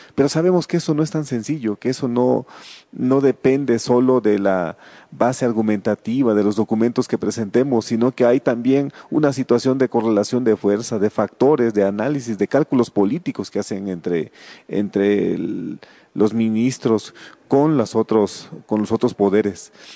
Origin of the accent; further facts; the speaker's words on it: Mexico; Por eso es importante que como sociedad mexicana, como organizaciones, estemos participando en estas acciones